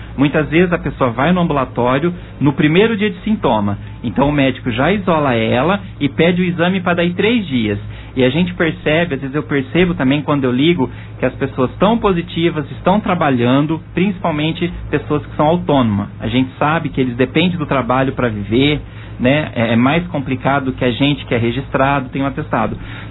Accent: Catanduva, São Paulo, Brazil; Na realidade eu não sou daqui, né? Eu sou de Catanduva

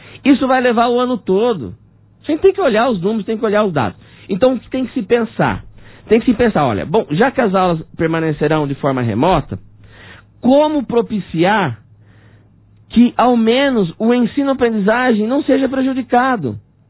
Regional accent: Aparecida, Brazil; Eu sou de Aparecida, a minha história de vida, ela se mistura com a história recente de Aparecida

